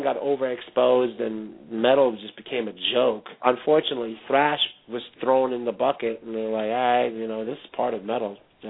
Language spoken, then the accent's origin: English; Germany; English is a second language; at the time when we were growing up in Germany, when you were a metalhead, you were like a punk rocker in 1977.